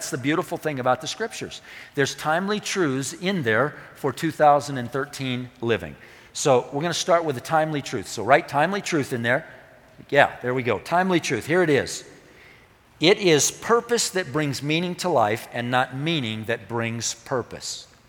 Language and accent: English; California, United States; when I was a kid, probably the two most popular games that we played growing up in Southern California were tag and Marco Polo.